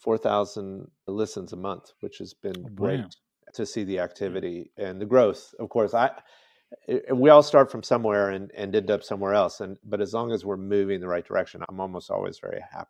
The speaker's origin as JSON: {"language": "English", "town": "Atlanta", "region": "Georgia", "country": "United States", "tie": "born or raised there", "said": "I grew up in Atlanta, Georgia, but rural Georgia, where I spent much of my time, is very different."}